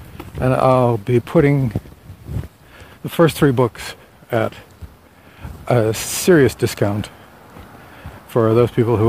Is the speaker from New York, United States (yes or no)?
no; Windham, Maine, United States; moved away; a friend back home, back in Maine, that the captain of the El Faros from my hometown, back in Windham